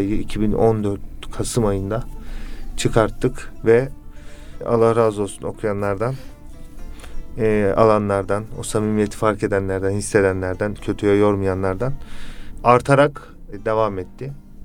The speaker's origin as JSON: {"language": "Turkish", "town": "Üsküdar", "region": "Istanbul", "country": "Turkey", "tie": "born or raised there", "said": "Kadıköy doğumlu. Üsküdar'da hemen sınırda doğmuşum yani. Kadıköy diyorum ama Üsküdar'da doğdum diyebilirim yani. Üsküdar'da doğdum, büyüdüm diyebilirim."}